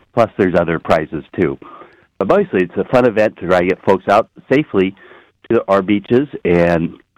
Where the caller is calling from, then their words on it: Manila, California, United States; Well, I'm from Manila, California, here in Humboldt County on Humboldt Bay.